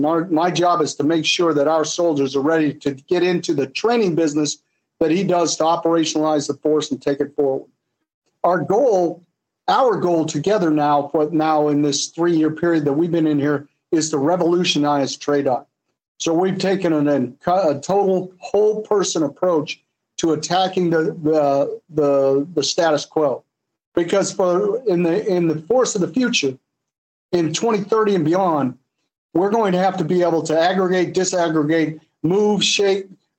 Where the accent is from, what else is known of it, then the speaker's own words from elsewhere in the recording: Fort Hood, Texas, United States; born there; of course I was born into it. I was born in Fort Hood, Texas.